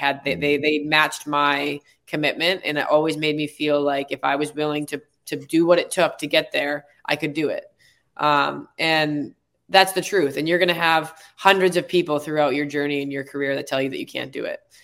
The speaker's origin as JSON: {"language": "English", "town": "Detroit", "region": "Michigan", "country": "United States", "tie": "born or raised there", "said": "on a clinic in Detroit that will hopefully may open up the doors a little bit to some people from my hometown."}